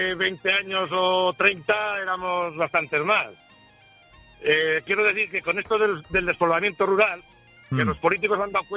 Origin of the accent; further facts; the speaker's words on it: Sacramenia, Castile and León, Spain; Bueno, pues mi pueblo está justamente entre Sepúlveda y Peñafiel. Hay una carretera, que no sé si conocerá el pueblo, que se llama Sacramenia.